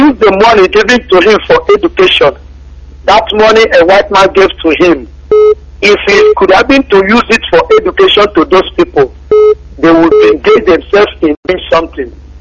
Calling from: China; I'm calling from China.

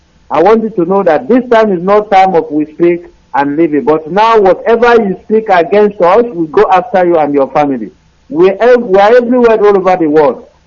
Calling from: China; I'm calling from China.

